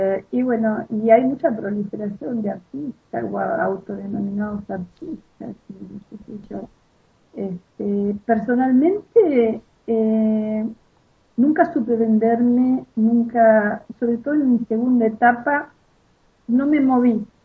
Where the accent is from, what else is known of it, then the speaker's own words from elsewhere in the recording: Argentina; Y somos Argentina, no tienen que olvidarse de eso.